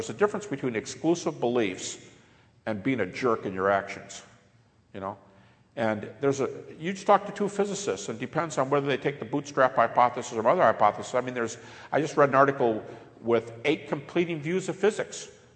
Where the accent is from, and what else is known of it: Detroit, Michigan, United States